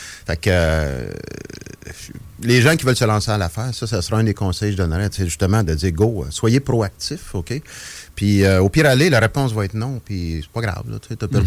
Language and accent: French; Trois-Rivières, Quebec, Canada; Puis moi, je suis natif de Trois-Rivières. Puis à Trois-Rivières, il n'y avait aucun autre magicien.